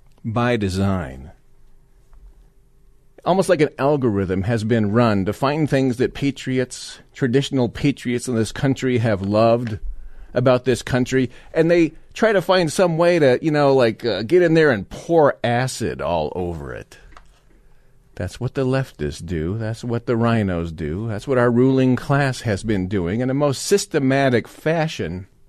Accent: Denver, Colorado, United States; I grew up right here in Denver metro area. Yeah, I'm a Colorado patriot.

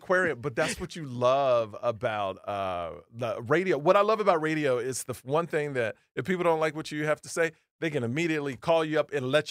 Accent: Houston, Texas, United States; So I grew up in Houston, Texas, all like white people, right?

